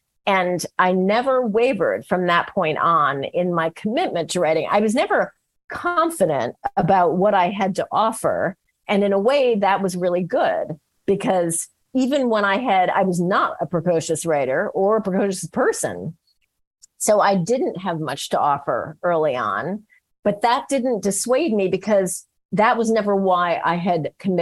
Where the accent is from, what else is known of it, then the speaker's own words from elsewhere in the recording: San Francisco, California, United States; because it was 1981 and there was no internet, there were no cell phones, and I was from San Francisco.